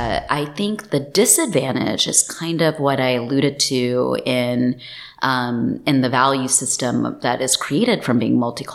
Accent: Texas, United States; I was born and raised in Texas, in the United States. First generation born immigrants. My parents both came over from India via Africa and then over to Texas.

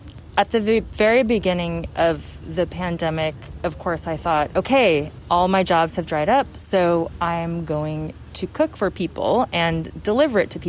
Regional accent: United States; I'm American, Hungarian, I haven't really known very many Hungarians growing up, but it's the only ethnicity that I feel I can grab onto.

